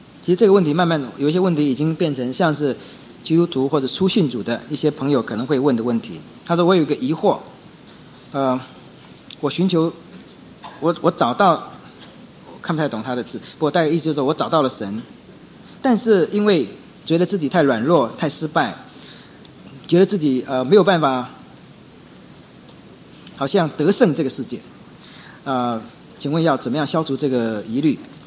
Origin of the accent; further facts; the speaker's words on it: Taiwan; born there; 我自己在台湾出生的